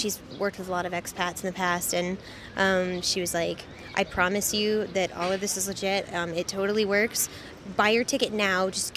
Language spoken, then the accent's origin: English; Chicago, Illinois, United States; now in Paris, France; I'm 27 years old. I'm originally from Chicago, and I live in Paris at the moment because it's the only way that I'll be able to get back into the UK.